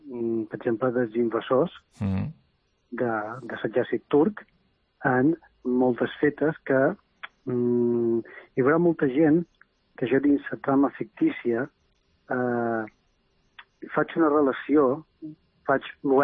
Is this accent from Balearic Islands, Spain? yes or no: yes; Balearic Islands, Spain; això és un fet històric que per jo és molt transcendental, que va succeir a la meva illa, a Menorca